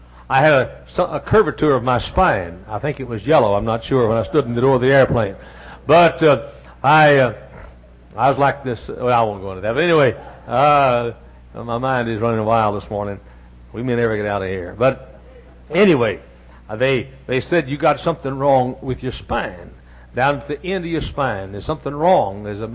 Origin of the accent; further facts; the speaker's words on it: Texas, United States; when I was a kid preacher, growing up in Texas, if my church or my school had voted for the young man least likely to be a preacher